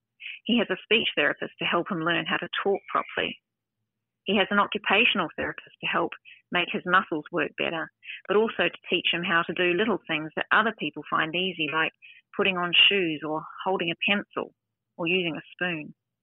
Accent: New Zealand; I grew up in New Zealand

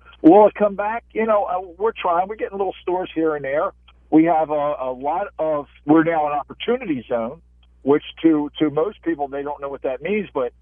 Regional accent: United States; I'm an American. I'm a registered Republican.

